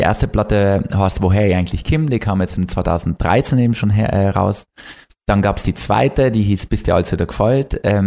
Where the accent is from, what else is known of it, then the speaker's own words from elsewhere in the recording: South Tyrol, Italy; now in Munich, Germany; Und Südtirol, da wohnt meine ganze Familie, viele Freunde und deswegen ist da immer schön. Aber auch in München zu leben als Südtiroler